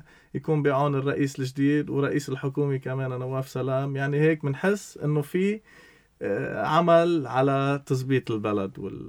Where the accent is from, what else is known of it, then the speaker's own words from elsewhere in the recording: Lebanon; هيدي بتهمني كلبناني، يعني هيدي بتصيبني كلبناني